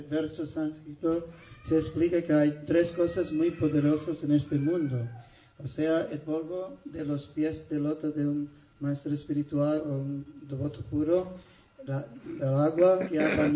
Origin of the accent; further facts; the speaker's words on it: United States; born there; Spanish is a second language; Perdona mi español, que soy nacido en los Estados Unidos.